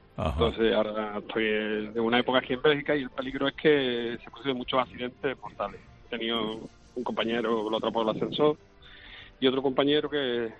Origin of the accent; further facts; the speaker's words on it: Seville, Andalusia, Spain; Yo soy de Sevilla.